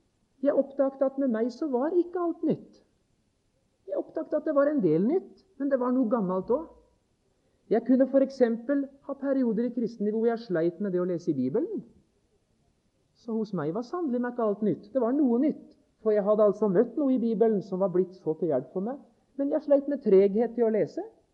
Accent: Notodden, Telemark, Norway; Det var når jeg levde hjemme på Notodden, de første par årene etter jeg hadde mistet far og var blitt en bevisst kristen.

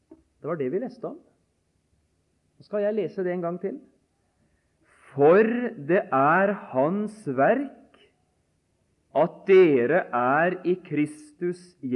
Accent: Notodden, Telemark, Norway; dekketøyskapet til mora mi hjemme på Notodden. Dette skapet i mors stue hvor sølvtøyet sto da jeg var gutt.

